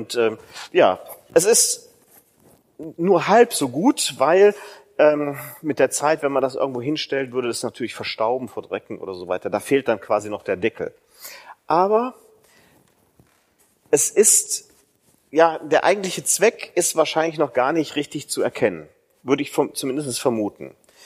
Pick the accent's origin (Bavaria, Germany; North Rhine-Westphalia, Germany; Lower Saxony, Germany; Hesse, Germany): North Rhine-Westphalia, Germany; Mönchengladbach; aus der Gemeinde Mönchengladbach. Da komme ich her, da ist meine Heimat